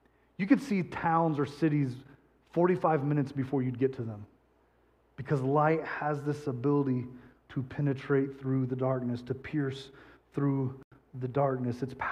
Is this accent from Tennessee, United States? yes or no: no; Texas, United States; I grew up in West Texas, and I can remember In my young years growing up, my family would drive to southeast New Mexico every year for Thanksgiving.